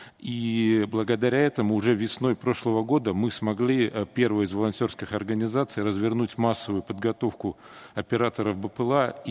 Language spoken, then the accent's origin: Russian; Saint Petersburg, Russia; Я из Санкт-Петербурга